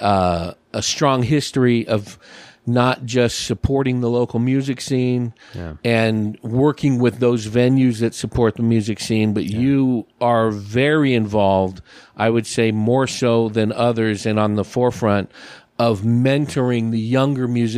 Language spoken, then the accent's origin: English; California, United States; I grew up in the San Francisco Bay Area, you know.